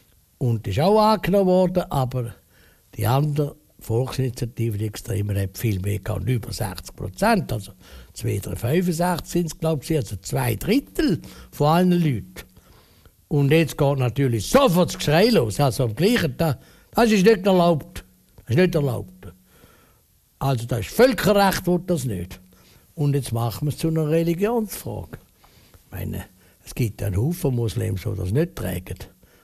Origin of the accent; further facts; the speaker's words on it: Switzerland; aber bei uns in der Schweiz muss man das Gesicht können zeigen